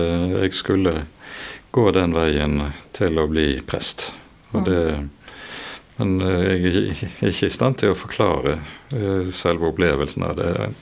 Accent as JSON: {"language": "Norwegian", "town": "Bergen", "region": "Vestland", "country": "Norway", "tie": "born or raised there", "said": "jeg vokste opp oppe på Landås, og der var det også en søndagsskole som lokalt der oppe"}